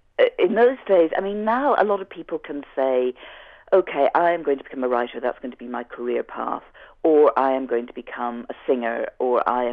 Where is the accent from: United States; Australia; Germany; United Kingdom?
United Kingdom; Belfast, Northern Ireland; I came down to Dublin. I'm from Belfast originally.